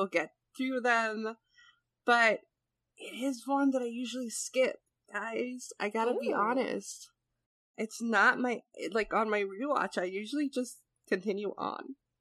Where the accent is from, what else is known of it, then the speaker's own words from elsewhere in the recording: Northeast, United States; because I'm from the Northeast and we talk fast, especially faster than the Midwest.